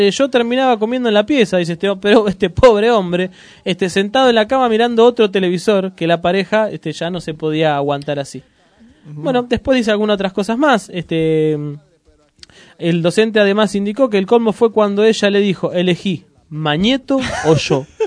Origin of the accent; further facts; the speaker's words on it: Argentina; Y también nos pinta un poco como argentinos, ¿no?